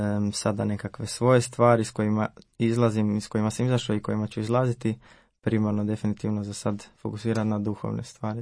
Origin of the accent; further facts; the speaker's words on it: Zagreb, City of Zagreb, Croatia; born there; 22 godine, živim u Zagrebu i rođen sam u Zagrebu.